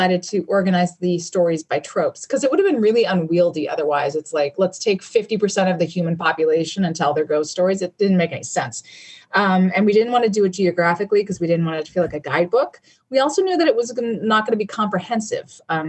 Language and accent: English; Canada; I grew up in Canada, and I know in the UK and Canada, it was like, it was huge.